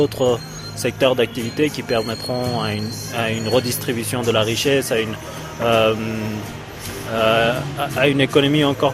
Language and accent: French; Kerman, Kerman Province, Iran; born there; French is a second language; now in Tehran, Iran; Oui, je suis un Iranien, je suis né à Kerman, dans le sud-est du pays. Et ça fait 12 ans maintenant que j'habite à Téhéran.